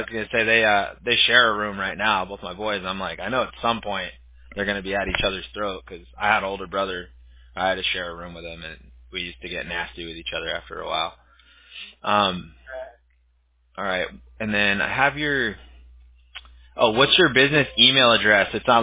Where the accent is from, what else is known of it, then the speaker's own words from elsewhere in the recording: Huntington Beach, California, United States; now in Fountain Valley, United States; I grew up out here. I'm from Huntington Beach originally.